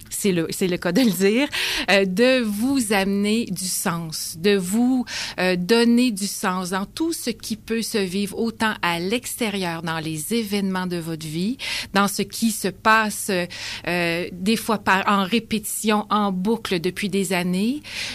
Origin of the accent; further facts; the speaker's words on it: Quebec, Canada; Je viens de l'Outaouais. J'ai grandi dans une famille un peu spéciale parce qu'on était dans les premières familles de la ville où les parents se séparaient.